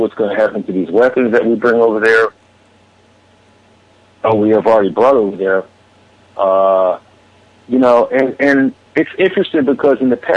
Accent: Philadelphia, Pennsylvania, United States; And I still want my apology because, you know, remember, I'm from Philly.

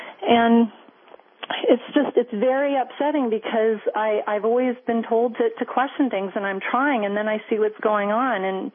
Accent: Munich, Bavaria, Germany; English is a second language; I consider myself really a citizen of both countries. Actually, I am. But what's interesting is when I grew up in Germany and my grandparents, who were, of course, there during the war, and I lived in Munich

